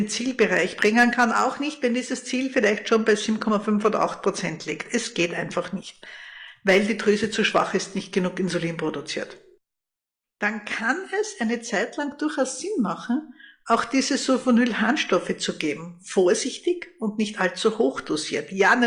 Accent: Austria; die sind bei uns in Österreich immer weniger gebräuchlich

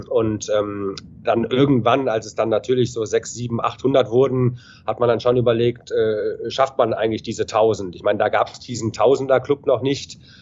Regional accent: Düsseldorf, North Rhine-Westphalia, Germany; born there; ich bin gebürtiger Düsseldorfer

